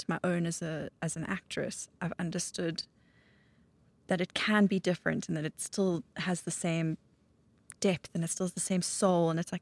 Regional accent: Craighall, Gauteng, South Africa; So I grew up in Craig Hall.

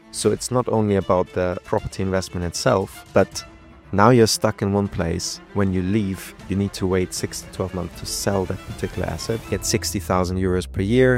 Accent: Germany; now in Dubai, United Arab Emirates; I've lived in over 7 countries now, soon to be another one added to the list, partly. And I think Germany was a wonderful place to grow up

